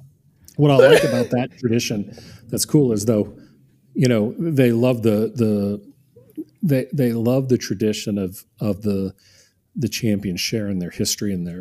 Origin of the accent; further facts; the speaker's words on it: Louisiana, United States; that being said, though, I am from Louisiana, you know, and so we probably have something along those lines.